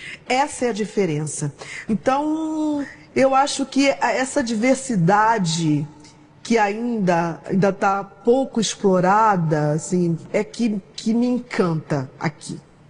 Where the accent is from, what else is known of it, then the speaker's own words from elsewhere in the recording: Northeast Region, Brazil; No Nordeste, né? Eu sou nordestina, e no interior as pessoas cantam muito.